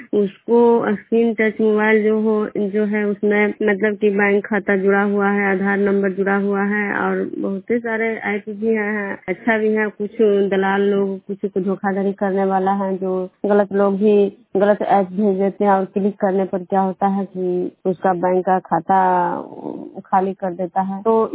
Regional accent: Vishnupur, Bihar, India

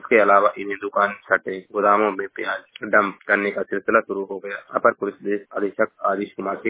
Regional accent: Maharajganj, Uttar Pradesh, India; मैं जिला महाराजगंज का निवासी हूँ।

